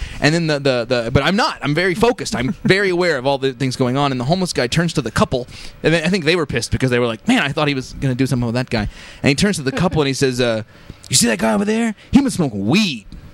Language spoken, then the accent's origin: English; Paducah, Kentucky, United States; born there; I was born in Paducah, Kentucky.